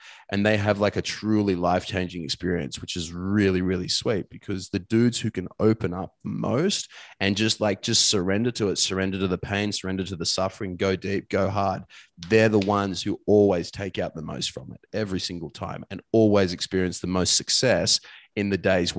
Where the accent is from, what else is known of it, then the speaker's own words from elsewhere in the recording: Australia; accent: bogan; used to think, like, I've got a bit of a bogan accent in ways, you know, and I used to try and change my accent to be someone else.